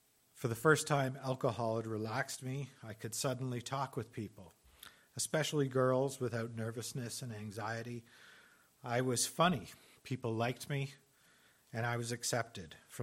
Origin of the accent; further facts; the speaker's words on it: Toronto, Ontario, Canada; I'm 49 years old, and I'm from Toronto, Ontario.